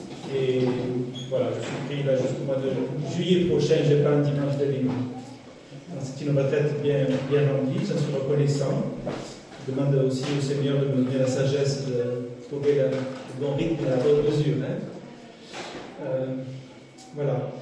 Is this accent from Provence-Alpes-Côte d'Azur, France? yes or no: yes; Carpentras, Provence-Alpes-Côte d'Azur, France; on me dit que j'ai un accent méridional, que au moins vous ne me le direz pas ici. Hein. Je suis provençal, figurez-vous. J'ai grandi à Carpentras. J'ai fait mes études à Aix-en-Provence.